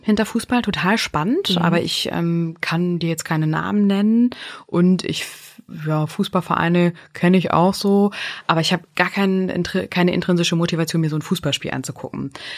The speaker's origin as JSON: {"language": "German", "region": "Northern Germany", "country": "Germany", "accent": "North German", "said": "mit unserem norddeutschen Dialekt"}